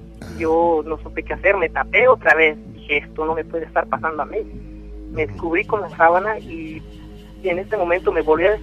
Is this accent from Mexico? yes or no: yes; León, Guanajuato, Mexico; Yo soy de León, Guanajuato.